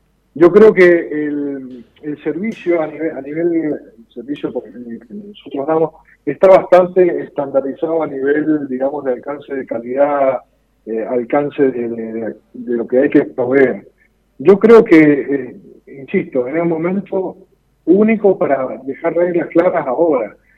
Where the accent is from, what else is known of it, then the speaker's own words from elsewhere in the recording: Barreal, San Juan, Argentina; Fuimos los primeros, para que tengan idea, en llegar a los Azules, porque somos de Barreal, por conocedores de la cordillera.